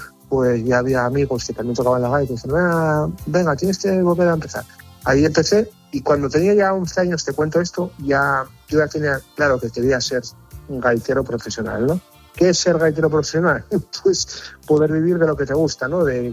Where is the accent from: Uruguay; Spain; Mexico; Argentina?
Spain; Perlora, Asturias; Yo soy asturiano, soy de Perlora, un pueblín del concejo costero de Carreño. Y yo tenía 5 años y estaba muy unido a mi abuelo.